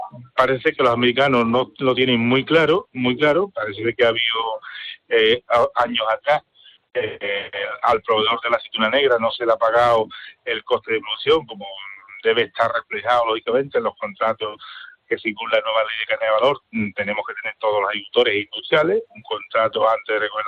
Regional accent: Spain; nosotros, lógicamente, como agricultores españoles, pues estamos en defensa de la aceituna de España.

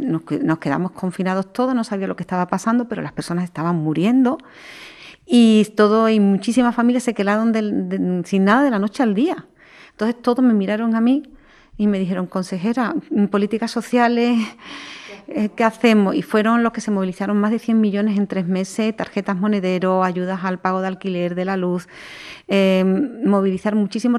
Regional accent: Andalusia, Spain; Pero como andaluza que llevo aquí viviendo toda mi vida, sé por qué se ha producido

